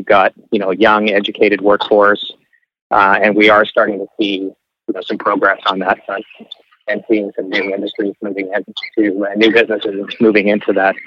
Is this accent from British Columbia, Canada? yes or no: yes; British Columbia, Canada; I'm from the Okanagan, so I'm going to say that's one I'm excited about. And you know, I'm from the southern part of the valley